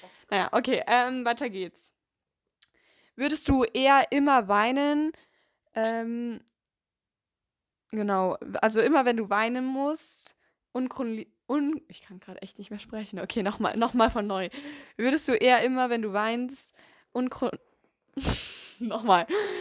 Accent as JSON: {"language": "German", "town": "Munich", "region": "Bavaria", "country": "Germany", "tie": "born or raised there"}